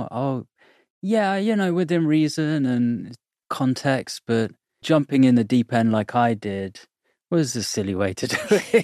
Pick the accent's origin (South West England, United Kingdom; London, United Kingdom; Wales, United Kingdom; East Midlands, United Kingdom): South West England, United Kingdom; Bournemouth; And I was in my hometown of Bournemouth, and it all happened there.